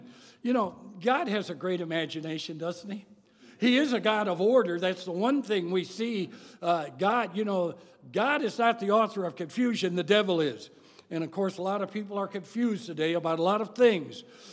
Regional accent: Chicago, Illinois, United States; you know, I'm from the Chicago area. They don't have any mountains in Chicago.

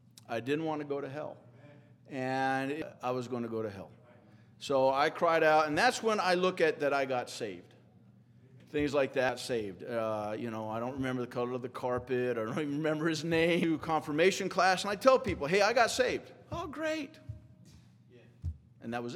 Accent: Nebraska, United States; But we all from Nebraska, different routes to meet him. I grew up in Western Nebraska, used to be, and my mom, we went to the Methodist church.

